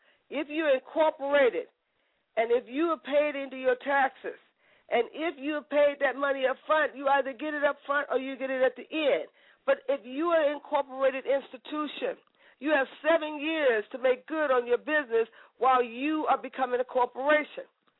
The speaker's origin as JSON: {"language": "English", "country": "United States", "said": "Everybody wants to say it. I'm an American."}